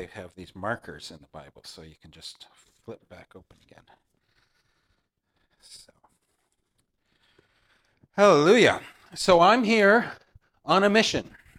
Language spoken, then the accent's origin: English; Canada; now in Basel, Switzerland; I'm originally Canadian, but now living for the past quite a few years in Basel, Switzerland. So that is right where France, Germany, and Switzerland intersect.